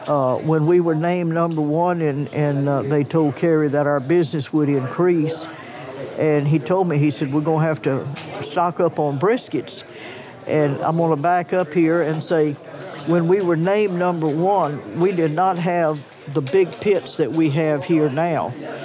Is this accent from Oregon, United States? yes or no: no; Lexington, Texas, United States; born there; April the 21st, 1935, I was born here in Lexington.